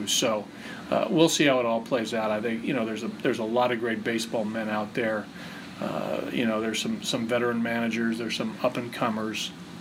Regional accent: San Diego, California, United States; I lived there to coach my hometown team was, pretty special stuff

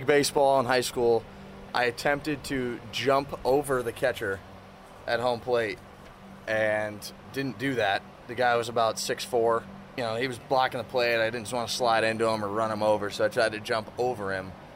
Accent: Sydney, New South Wales, Australia; now in United States; I grew up down in Sydney, moved over to South Carolina, and now reside down there.

